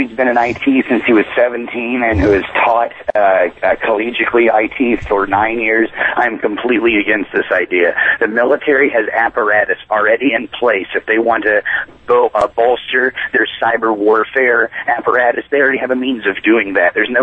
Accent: Huntsville, Alabama, United States; I'm from Huntsville, Alabama. We're one of the third largest IT cities in the country behind San Francisco and behind Austin.

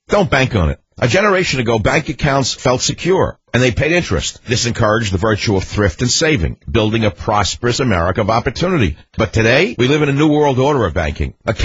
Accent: Bronx, New York, United States; born there; I may be a little older, but I was born in the Bronx, Bozo.

